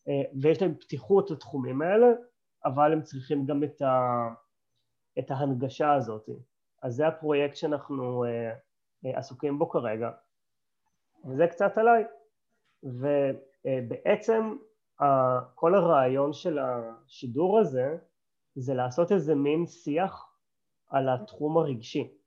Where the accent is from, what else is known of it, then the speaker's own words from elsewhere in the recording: Tel Aviv, Tel Aviv District, Israel; moved away as an adult; also born or lived in India / Thailand / Europe; למי שעוד לא מכיר, אני בן 34, מזל הקרב, אני תל אביבי born and raised, אבל חזרתי לארץ לפני שנתיים, הייתי יותר מעשור במזרח הרחוק, על ציר הודו טיילנד ואירופה